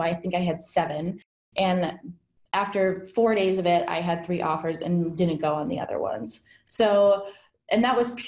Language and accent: English; Midwest, United States; I grew up in the Midwest, so the Midwest was home.